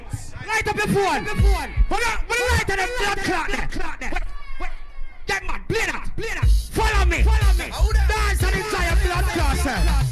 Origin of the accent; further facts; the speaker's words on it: London, United Kingdom; I come from London. I just came from Jamaica.